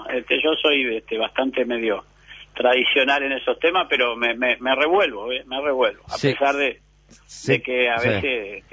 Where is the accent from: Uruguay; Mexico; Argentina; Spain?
Uruguay; Cerro Largo; Soy de Cerro Largo.